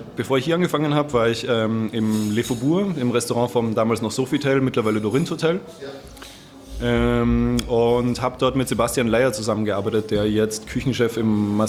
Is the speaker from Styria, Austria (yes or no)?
no; Vienna, Austria; Ich komme aus Wien.